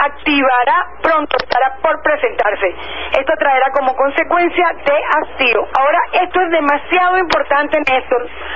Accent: Venezuela; como individuo, como venezolano

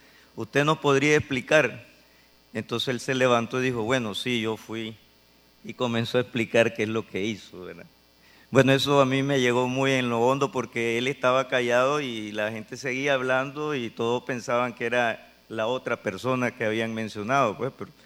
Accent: Nicaragua; Bueno, aquí dice por ti, pues, pero yo soy de Nicaragua.

